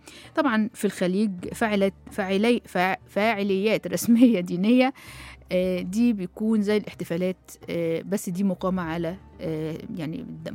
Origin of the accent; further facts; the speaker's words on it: Egypt; احنا طبعا عندنا في مصر الزينة والذكر وحلوة المولد